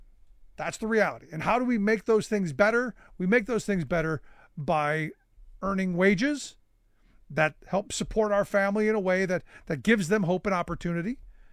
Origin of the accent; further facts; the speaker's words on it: Cleveland, Ohio, United States; You know, growing up in Cleveland, you heard stories about, you know, because Akron wasn't far away.